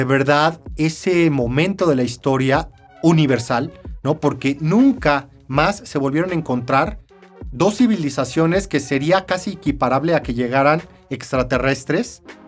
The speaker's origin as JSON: {"language": "Spanish", "country": "Mexico", "said": "Creo que nosotros como mexicanos nos quedamos cortos en la generación de contenidos"}